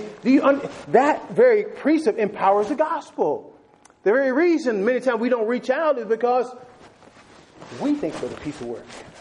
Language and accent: English; the South, United States; accent: Southern; my big Southern accent in there back when I was more Southern than now